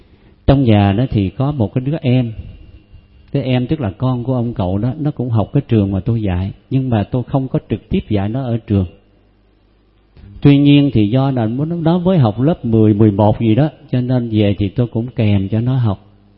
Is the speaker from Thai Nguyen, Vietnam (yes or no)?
no; Năng Gù, An Giang, Vietnam; Lúc đó tôi đi quê tôi ở trên Năng Gù nghe.